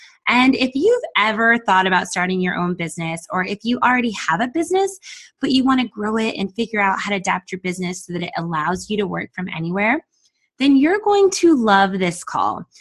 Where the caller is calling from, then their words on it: Monterey, California, United States; I'm calling in from Monterey, California.